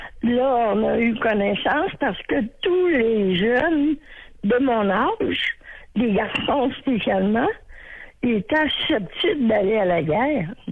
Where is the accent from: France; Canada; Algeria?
Canada; Montmagny, Quebec; Il faut dire aussi que à Montmagny, à ma ville natale, il y avait un camp militaire.